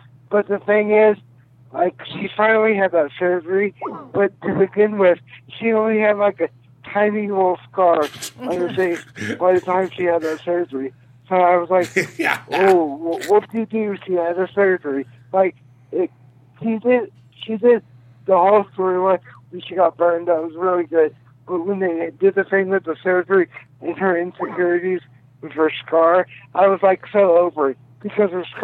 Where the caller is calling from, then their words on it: Texas, United States; from Texas.